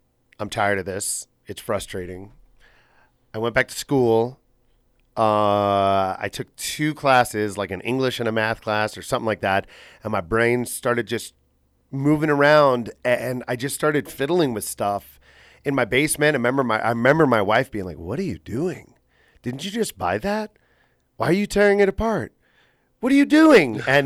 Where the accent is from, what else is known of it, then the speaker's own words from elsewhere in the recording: Homewood, Illinois, United States; I got to start like one town over in my hometown of Homewood, Illinois.